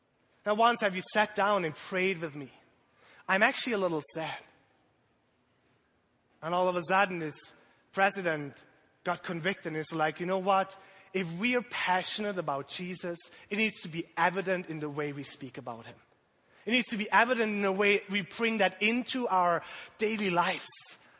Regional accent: Germany; I was born in 1976 in Germany, and I went to high school in Germany.

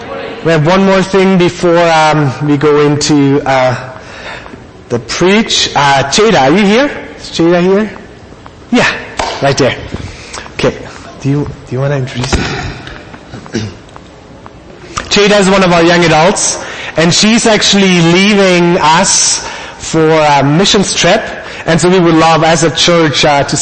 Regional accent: Germany; accent: German; English is a second language; Like Pastor Ryan said, we went to Germany, so my accent might be a little stronger again.

